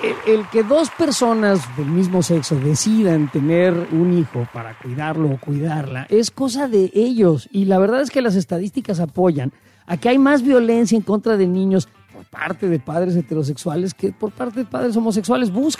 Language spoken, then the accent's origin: Spanish; Mexico; como aquí somos todos mexicanos en esta casa